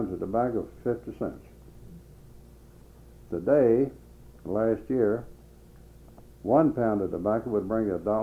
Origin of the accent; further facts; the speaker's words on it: Mays Lick, Kentucky, United States; And I was born in Mays Lick. I'd hate to tell you how many years ago, but I went to school there.